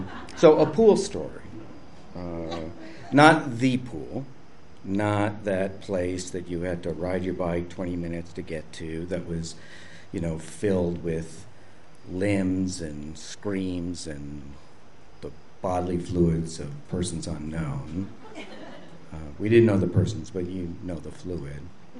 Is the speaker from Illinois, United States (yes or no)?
yes; Buffalo Grove, Illinois, United States; I grew up in Buffalo Grove, which was a frontier suburb of Chicago. Three doors down, my street ended in a cornfield.